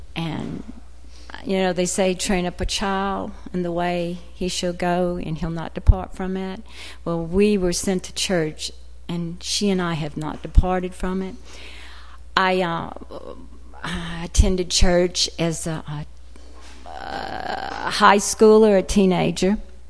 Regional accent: Morgan City, Louisiana, United States; I was born and raised in Morgan City, Louisiana. That's where I'm from.

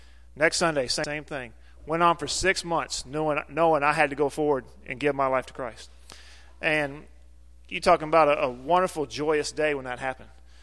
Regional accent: Texas, United States; born there; now in Louisiana, United States; I was born in Texas, you know, the great state of Texas. Been in Louisiana since 1989.

